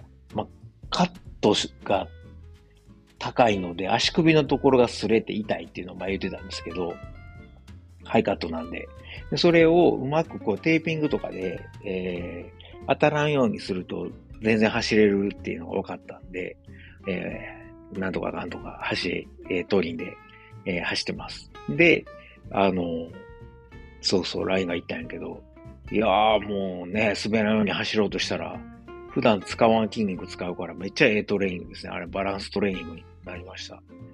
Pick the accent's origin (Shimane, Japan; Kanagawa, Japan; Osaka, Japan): Osaka, Japan; moved away; 自分は大阪出身なんで、その雪、同じように雪積もってこんななんかカチコチに道固まるなんて経験したことないから